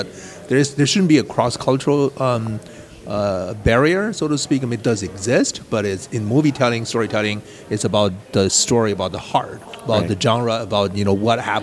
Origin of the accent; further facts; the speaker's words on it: Beijing, China; also born or lived in New York; now in Los Angeles, United States; I'm from Beijing. I live in LA, both big cities, and I live in New York too.